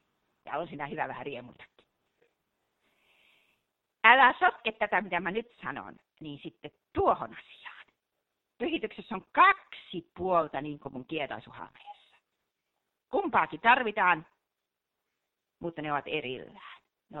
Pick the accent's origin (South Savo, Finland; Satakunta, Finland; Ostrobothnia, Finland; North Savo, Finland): Ostrobothnia, Finland; Mä oon pohjalainen.